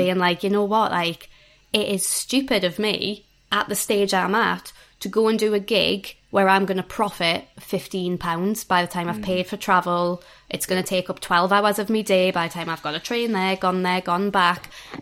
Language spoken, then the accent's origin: English; Newcastle, North East England, United Kingdom; I am from Newcastle.